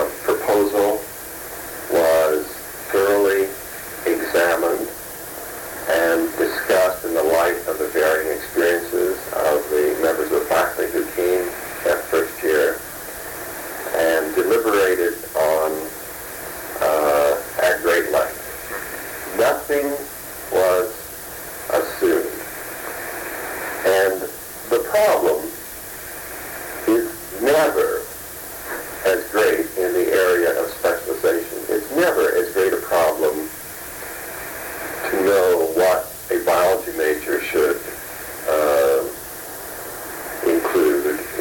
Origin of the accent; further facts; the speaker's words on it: Scotland, United Kingdom; I come from Scotland.